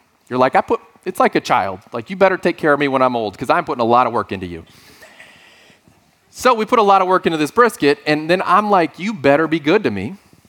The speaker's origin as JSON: {"language": "English", "region": "Texas", "country": "United States", "said": "I'm originally from Texas. Some of you know that."}